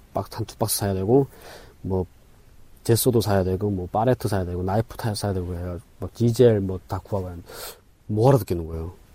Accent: North Korea; now in South Korea; 저를 또 보더니 북한에서 왔냐고 해가지고 예 하니까

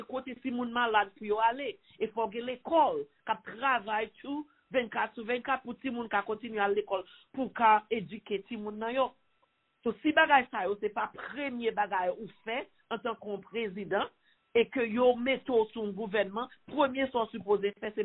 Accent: Haiti; Donc nous camper en tant qu'Haïtien, nous fiers.

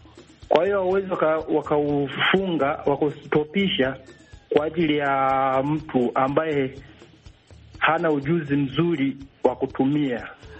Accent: Manyovu, Kigoma, Tanzania; natokea Kigoma Manyovu.

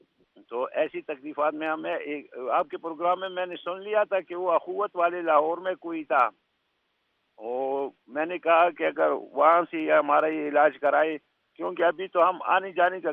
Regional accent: Parachinar, Khyber Pakhtunkhwa, Pakistan; اور پاڑا چنار کرم ایجنسی. میرا والد جو تھا وہ ایف سی میں تھا, ہمارا اپنا گھر ہی نہیں تھا. میں ماموں کے گھر پیدا ہوا

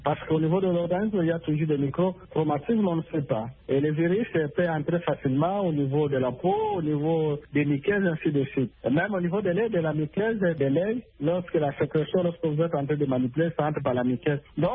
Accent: DR Congo; On a fait l'évaluation d'ailleurs chez nous en République démocratique du Congo

